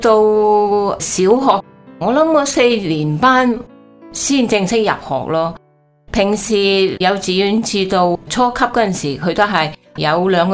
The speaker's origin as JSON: {"language": "Cantonese", "country": "Macau", "tie": "born or raised there", "said": "那我其实就是出生在澳门的"}